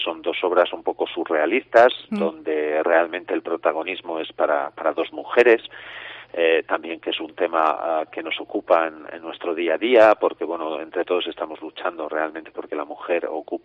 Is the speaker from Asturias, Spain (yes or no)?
yes; Avilés, Asturias, Spain; Pues yo en concreto, que soy de Avilés, venía a estudiar aquí Derecho, luego comienzo a estudiar Canto.